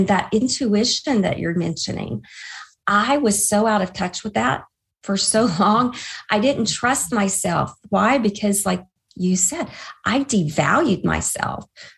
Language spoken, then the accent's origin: English; Alabama, United States; I grew up in Alabama in the Bible Belt, and religion was a big part of my upbringing.